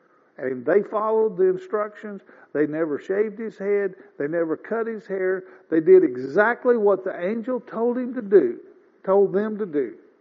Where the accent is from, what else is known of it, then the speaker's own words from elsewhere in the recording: Missouri, United States; I understand Manoah. I'm from Missouri. I'm a native Missourian.